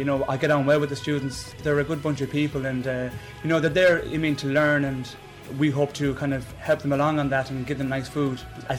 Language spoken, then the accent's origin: English; Ennis, County Clare, Ireland; now in Limerick, Ireland; Yes, I was born in Limerick, originally from Ennis. I've lived in Ennis all my life, but I've been living in Limerick for the past 5 years or so.